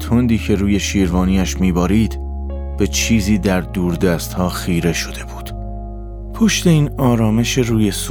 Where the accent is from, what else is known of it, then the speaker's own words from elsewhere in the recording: Tehran, Tehran Province, Iran; born there; تهران دنیا اومدم، ولی اصالتاً از سمت مادری گیلک هستم. یه چیزایی میفهمم، ولی زیاد نمیتونم صحبت کنم.